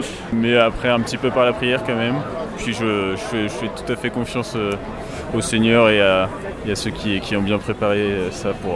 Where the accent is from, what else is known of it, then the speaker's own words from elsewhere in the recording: Rambouillet, Île-de-France, France; j'ai 22 ans, je viens de Rambouillet